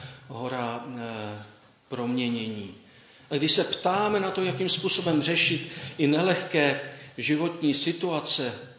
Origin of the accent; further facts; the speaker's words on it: Ostrava, Moravian-Silesian Region, Czechia; Když jsem vyrůstal v Ostravě, tak na Štítině, to bylo směrem na Opavu